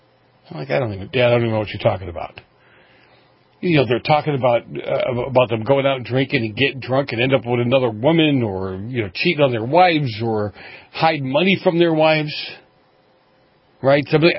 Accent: Boston, Massachusetts, United States; Look, I grew up in Boston.

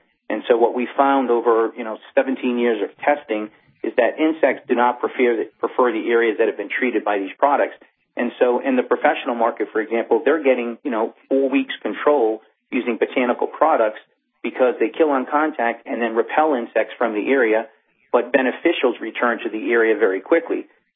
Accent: Northeast, United States; Like you, I grew up in the Northeast as a Red Sox fan, so we don't have a major bug problem all year long.

